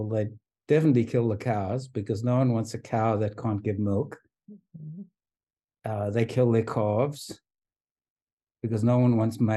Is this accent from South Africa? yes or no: yes; South Africa; because I grew up in South Africa, and at that time there was institutionalized racism